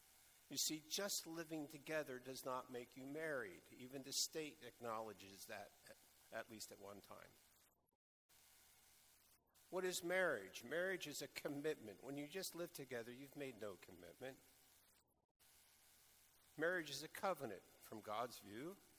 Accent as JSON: {"language": "English", "region": "Pennsylvania", "country": "United States", "tie": "born or raised there", "said": "I grew up in Pennsylvania, and in Pennsylvania, if you lived together for 5 years, you could have what's called a common law marriage."}